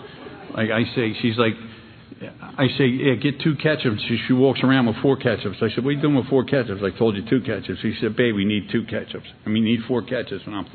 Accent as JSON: {"language": "English", "town": "Kensington", "region": "Pennsylvania", "country": "United States", "tie": "born or raised there", "said": "I grew up in Kensington. I was a little kid."}